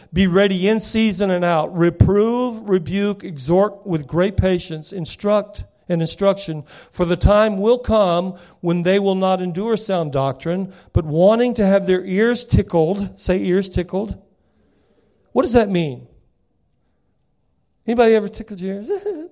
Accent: South Carolina, United States; See, I'd never been to Arizona. I grew up in the South, South Carolina.

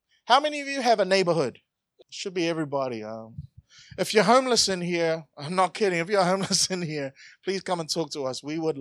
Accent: New Zealand; Remember growing up in New Zealand, in my neighborhood? My neighborhood changed over the years.

